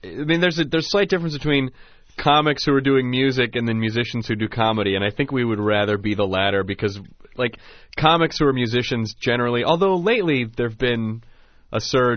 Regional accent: Tennessee, United States; Well, I grew up in the South, you know. I grew up in Tennessee, and so bands like

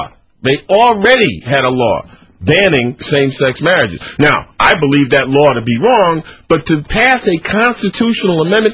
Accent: Connecticut, United States; Yeah, I was raised in Connecticut.

